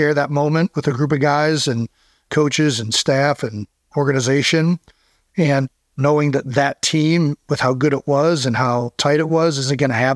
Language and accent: English; Cleveland Heights, Ohio, United States; So we're from Cleveland Heights. So we were looking for a way to draw on that.